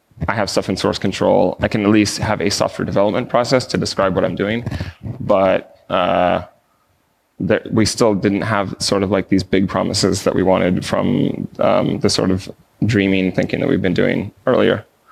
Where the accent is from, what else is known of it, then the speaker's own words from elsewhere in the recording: United States; If you can't tell already, I'm an American.